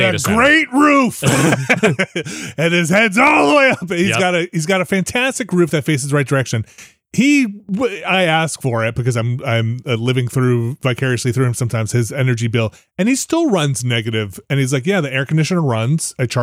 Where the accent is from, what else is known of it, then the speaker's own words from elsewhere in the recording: East Coast, United States; growing up on the East Coast, don't remember these things happening with this kind of frequency